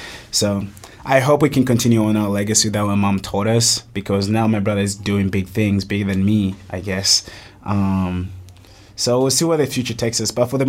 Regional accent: Uganda; also born or lived in South Africa; I was born in South Africa, but I grew up in Uganda, East Africa. I grew up going to boarding schools

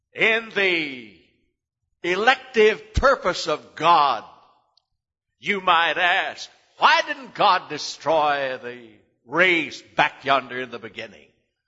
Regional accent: United States; born there; How is it I was born here in America? I had nothing to do with that at all.

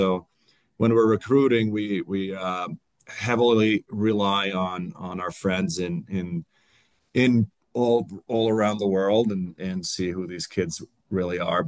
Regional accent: Finland; growing up in Finland and getting to race World Cups

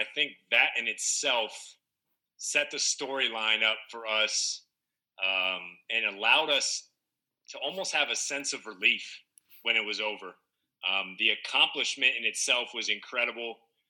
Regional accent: California, United States; So I grew up in Northern California. I went to De La Salle High School, played basketball there

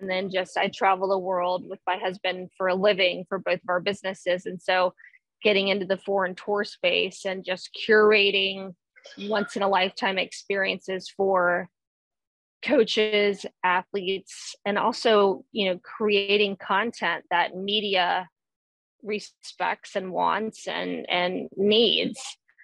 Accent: the South, United States; I was born and raised in the South.

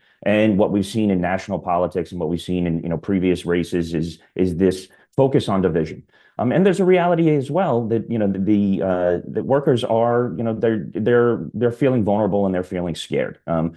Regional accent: United States; You know, I am an American and a very proud U.S. citizen because my grandfather, an immigrant from Ireland, came over here seeking better opportunities.

